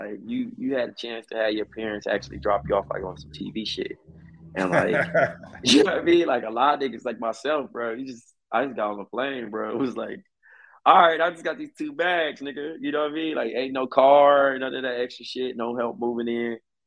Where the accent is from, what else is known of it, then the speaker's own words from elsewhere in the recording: Compton, California, United States; And it's funny because being American, especially African American, you would think, especially me growing up, right? I'm from Compton.